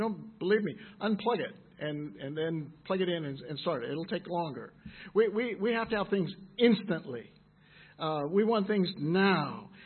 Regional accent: United States; I'm an American, and I have tried very much not to say anything about what's going on in America.

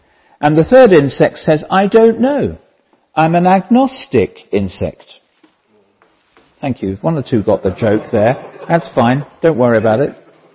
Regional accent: England, United Kingdom; I'm from England.

